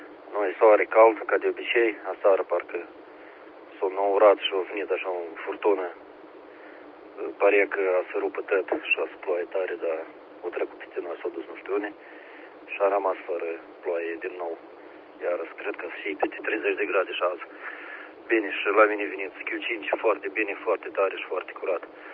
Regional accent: Călărași, Călărași District, Moldova; now in Ialoveni, Moldova; Eu tot sunt din Călăraș, numai că din Moldova. Și cu QTH-ul la momentul dat la Ialoveni, adică călărașan și eu, numai că din Călărașul moldovenesc.

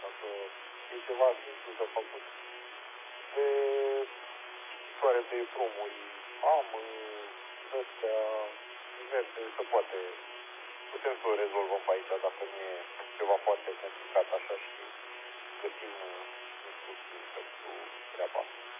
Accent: Pitești, Argeș, Romania; born there; Deloc sunt în Pitești, mi-a scut aici. Din Prundul, mă.

